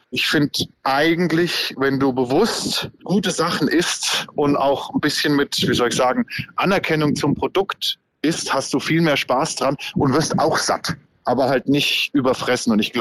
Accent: Bavaria, Germany; now in Freiburg, Germany; ich bin nach Freiburg gezogen vor 12 Jahren, weil hier ja schon ein bisschen kulinarische Hochburg ist. Selbst bin ich eigentlich ein Franke

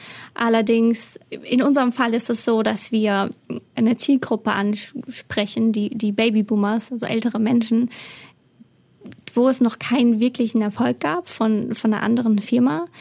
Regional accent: Germany; now in abroad; da bin ich als Deutsche, vor allem wenn man zum Beispiel eine Wohnung mietet, hat man hier schon einen Vorteil, wenn man sagt, man ist aus Deutschland

